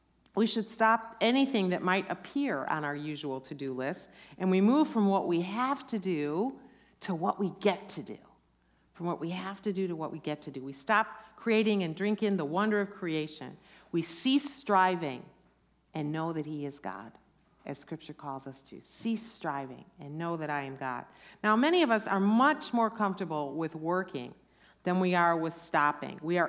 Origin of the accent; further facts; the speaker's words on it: Chicago, Illinois, United States; Now, growing up in the Chicago area, and you're going to have to go with me now if you've been a lifelong Californian or whatever